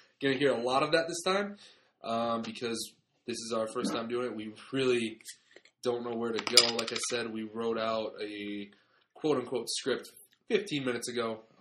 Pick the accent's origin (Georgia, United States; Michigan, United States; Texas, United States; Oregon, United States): Michigan, United States; Detroit; We should probably say we're from Detroit, Michigan.